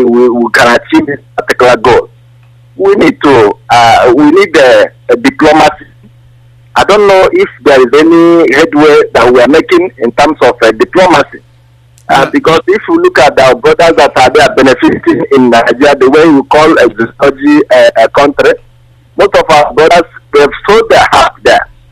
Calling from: Malaysia; I'm calling from Malaysia.

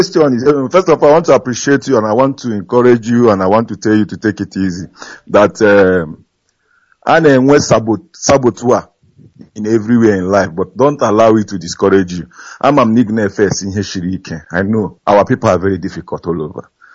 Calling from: Augsburg, Bavaria, Germany; I'm calling from Augsburg, Germany.

